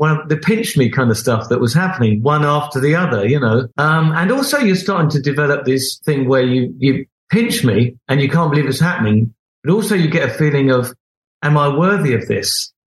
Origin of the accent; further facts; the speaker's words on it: Beckenham, London, United Kingdom; You know, I'm some oik from Beckenham.